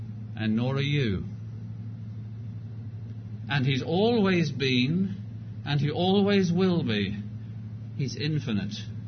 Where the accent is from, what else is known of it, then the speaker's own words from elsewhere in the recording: United Kingdom; I'm glad to tell you, because I'm British